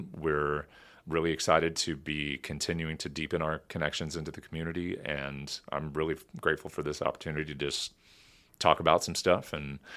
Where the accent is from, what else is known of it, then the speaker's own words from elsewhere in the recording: United States; I'm a mutt, girl. I'm American.